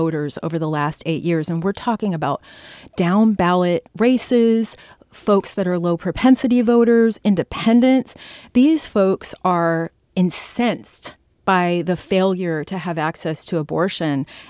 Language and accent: English; Nebraska, United States; now in San Francisco, United States; So I grew up in Nebraska.